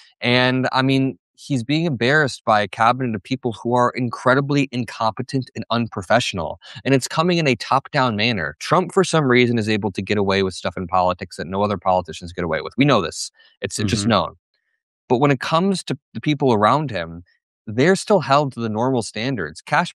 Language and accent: English; Indiana, United States; And dude, the same thing is happening in my home state of Indiana.